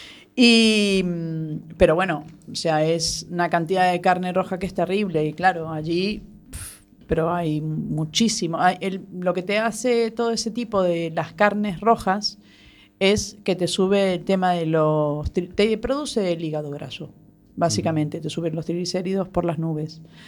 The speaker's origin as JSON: {"language": "Spanish", "country": "Argentina", "said": "O como yo, a ver, yo que vengo de Argentina."}